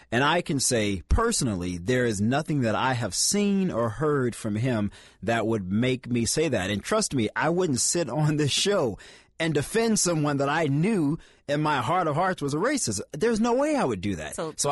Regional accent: New Orleans, Louisiana, United States; I'm from New Orleans originally. I get this stuff. I've seen it personally.

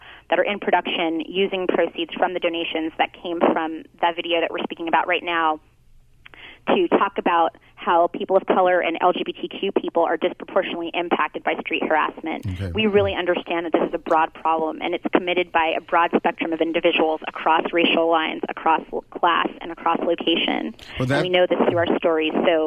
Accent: East Coast, United States; now in Oakland, United States; I'm from the East Coast, but I most recently moved to Oakland

